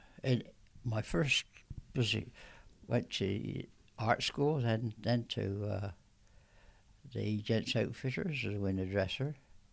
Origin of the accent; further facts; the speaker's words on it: Gloucester, South West England, United Kingdom; also born or lived in London; And I was born in London, in Shepherd's Bush, London. I moved to Gloucester when I was, I don't know.